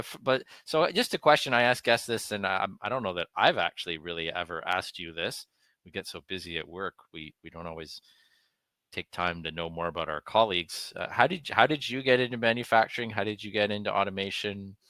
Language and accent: English; Canada; we're both from Canada